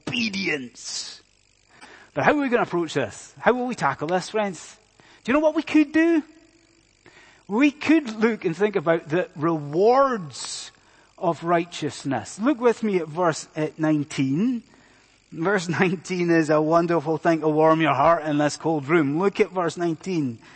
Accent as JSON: {"language": "English", "town": "Inverness", "region": "Scotland", "country": "United Kingdom", "tie": "born or raised there", "said": "I mentioned my hometown of Inverness and what it used to be like back in the day"}